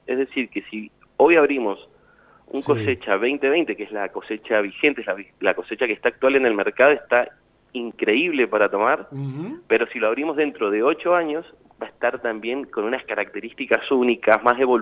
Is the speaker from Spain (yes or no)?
no; Mendoza, Argentina; Sí, señor. Nacido y criado acá en Mendoza.